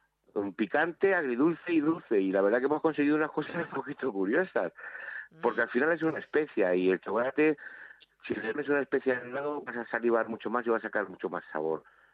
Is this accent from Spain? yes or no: yes; Pinto, Community of Madrid, Spain; vuelvo a mi pueblo y he vuelto a lo que más me gusta, que es el chocolate. Y entonces, que te diga, en Pinto, en mi pueblo